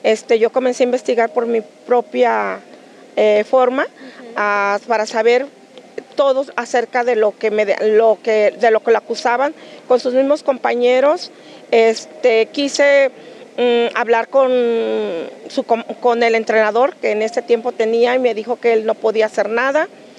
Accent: Tuxpan, Jalisco, Mexico; a otro día, me vine a Guadalajara, porque yo soy de Tuxpan, me vine a Guadalajara

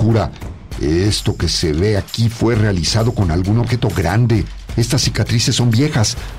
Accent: Navojoa, Sonora, Mexico; Yo soy de Navojoa. Allí tengo un consultorio, pero si es necesario, me la llevo hasta Hermosillo o a los Estados Unidos.

